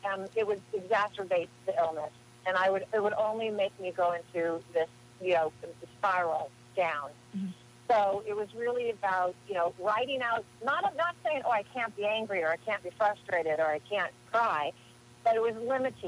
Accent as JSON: {"language": "English", "country": "Ireland", "said": "I am Irish."}